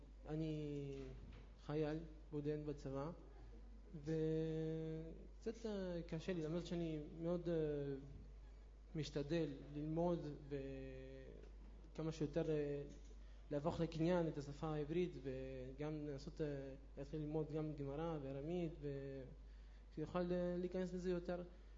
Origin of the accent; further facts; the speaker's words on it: Uruguay; Hebrew is a second language; now in Israel; אני עליתי מאורוגוואי לפני בערך כשש שנים וחצי. כשהגעתי למדתי קצת עברית